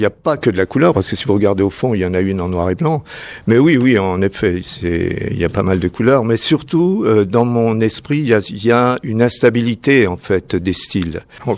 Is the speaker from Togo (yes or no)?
no; France; Je viens de France. Non, ma mère, je viens de France plus ou moins, puisque ma mère est d'origine ukrainienne, mon père est français